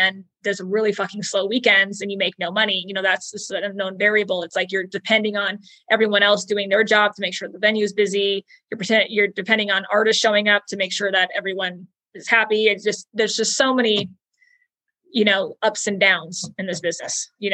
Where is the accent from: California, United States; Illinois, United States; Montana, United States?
Montana, United States; like I booked … for a festival in Montana, my hometown in 2018.